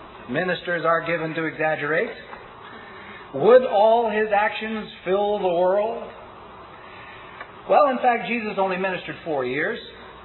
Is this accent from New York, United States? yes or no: yes; New York, United States; I come from New York. I want to apologize for my accent and the rapidity with which I speak